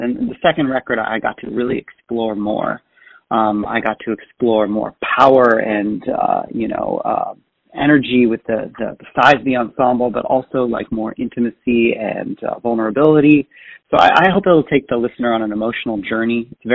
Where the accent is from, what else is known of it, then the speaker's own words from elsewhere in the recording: Santa Cruz, California, United States; I'm from Santa Cruz, California, and I grew up playing music with my identical twin brother, Pascal.